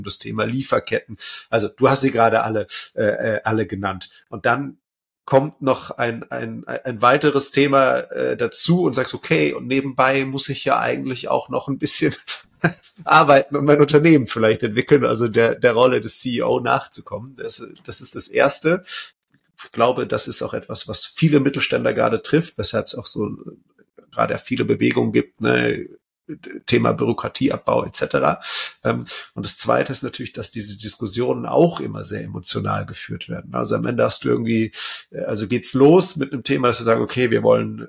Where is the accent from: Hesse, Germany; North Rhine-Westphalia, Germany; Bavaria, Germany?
North Rhine-Westphalia, Germany; Aachen; born there; also ich bin ja auch Öscher, wenn man so will, also gebürtiger Aachener, jetzt mittlerweile ja am Niederrhein.